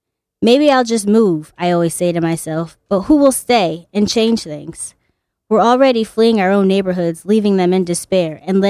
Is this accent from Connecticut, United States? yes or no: yes; Hamden, Connecticut, United States; also born or lived in New Haven, United States; I was born in New Haven. I lived there for like my elementary years and then... My family moved to Hamden.